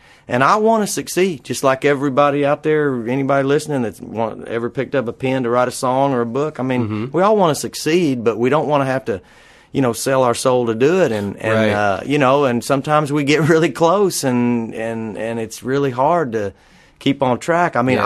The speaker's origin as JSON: {"language": "English", "region": "Texas", "country": "United States", "tie": "born or raised there", "said": "I was raised up in Texas outside of Dallas, and it was semi-rural when I was little bitty and became just a suburb eat up by Dallas by the time I grew up."}